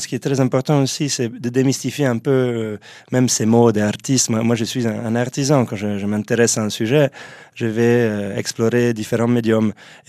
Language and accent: French; Neuchâtel, Switzerland; born there; la ville de Neuchâtel, qui est ma ville natale, et la ville qui ressort mon cœur. Corcelles-Corbondrèche, qui est ma commune d'origine d'ailleurs.